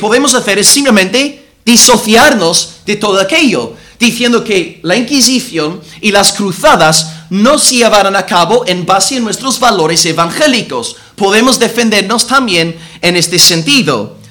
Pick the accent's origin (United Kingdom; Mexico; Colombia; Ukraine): United Kingdom; Northern Ireland; del conflicto de Irlanda del Norte, de donde soy yo